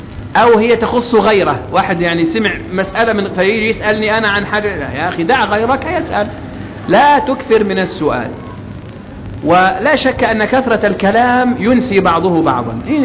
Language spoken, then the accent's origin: Arabic; Egypt; يعلم بالضرورة هنا عندنا في مصر.